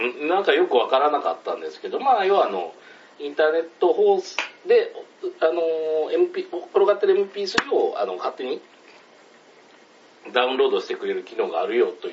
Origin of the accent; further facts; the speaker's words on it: Kansai, Japan; 関西出身なんですけども、全然ラジオに疎くて、で、一時期関西に行ってたことがあった、戻ってて、そこでしばらく仕事してた時期もあったんですけども